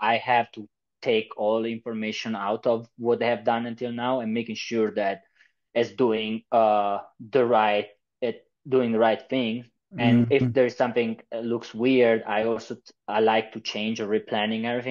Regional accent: Italy; English is a second language; also born or lived in Switzerland; I'm from Italy originally. That's why you can hear this accent. But I came here about 3-4 years ago for actually the Bible College.

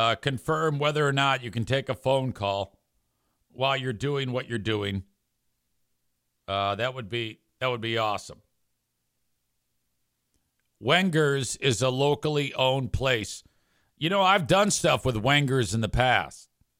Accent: Detroit, Michigan, United States; When I was growing up, the celebrities in my mind growing up in Detroit were the people on the radio.

